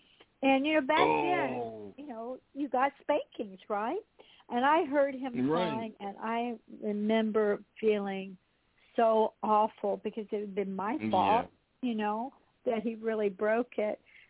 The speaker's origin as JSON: {"language": "English", "region": "Texas", "country": "United States", "tie": "born or raised there", "moved": "as an adult", "said": "And so I ended up 40 years in California you know, moved away from my home state of Texas."}